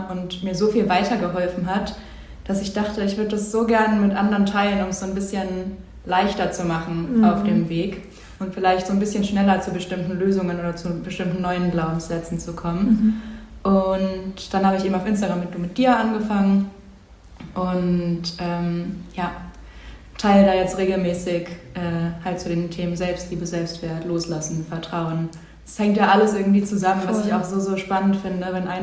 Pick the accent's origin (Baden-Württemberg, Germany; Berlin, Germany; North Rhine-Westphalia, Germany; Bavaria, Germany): Berlin, Germany; ich komme hier aus Berlin.